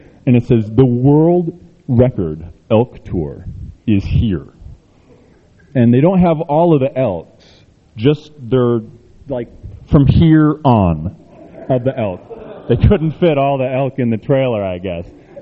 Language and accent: English; New York, United States; We were raised right in New York. Not a single member of my family was, like, tarred or feathered.